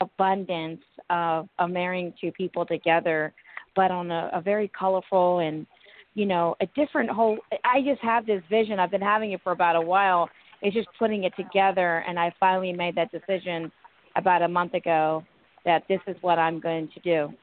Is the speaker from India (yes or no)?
yes; India; One, I'm from India.